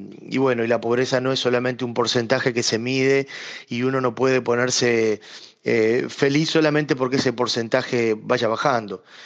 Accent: Montevideo, Uruguay; Estoy hablando desde aquí, de Montevideo, Uruguay. Soy un músico uruguayo vinculado a la música popular

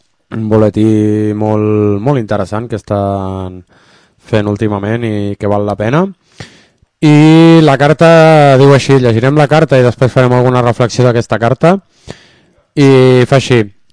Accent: Puertollano, Castilla-La Mancha, Spain; Nosotros somos de Puerto Llano, Ciudad Real.

